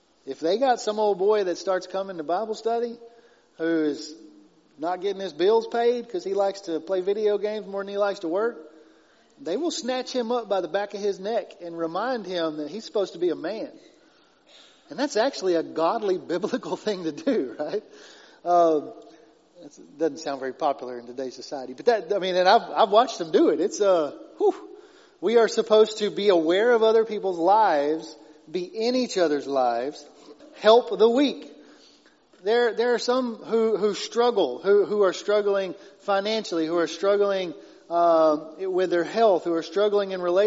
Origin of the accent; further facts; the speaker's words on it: Texas, United States; You know what? God doesn't care if I'm a Texan. He still wants me to fellowship with other believers. He made me a Christian first, a Texan second, an American third.